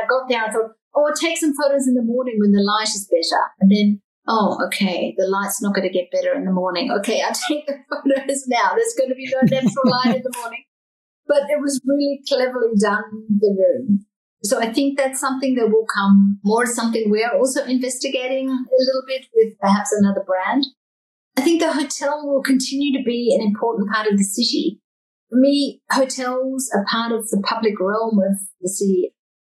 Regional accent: Australia; Australia is really sort of at the top of the game. And I find it inspiring to see what's happening in my hometown when I'm there.

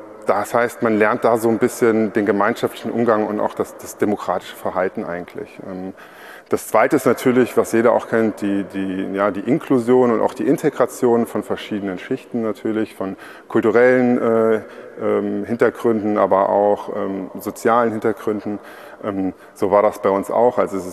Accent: Trier, Rhineland-Palatinate, Germany; ich komme ja aus Trier

